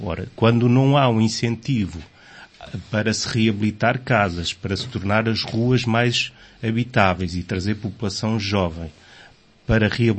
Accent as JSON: {"language": "Portuguese", "region": "Aveiro", "country": "Portugal", "said": "agradeço os arranjos, como aveirense, gostei de ver algumas coisas feitas."}